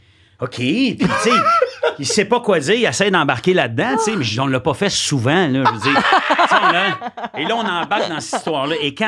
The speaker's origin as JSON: {"language": "French", "region": "Quebec", "country": "Canada", "said": "Moi, je viens de l'Outaouais."}